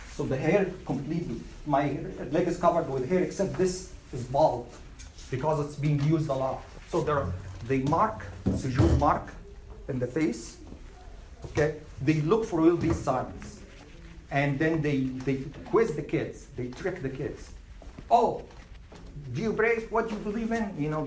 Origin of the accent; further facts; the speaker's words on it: Egypt; English is a second language; I know I'm from Egypt. If I'm from a different country, I would say yes, but I'm from Egypt.